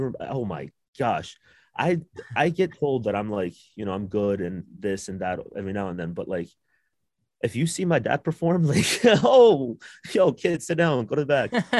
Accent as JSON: {"language": "English", "town": "Columbus", "region": "Ohio", "country": "United States", "tie": "born or raised there", "said": "Columbus, Ohio. Yeah, I grew up in Columbus, Ohio. So I was about 7 to 17, I lived with my grandparents in Columbus."}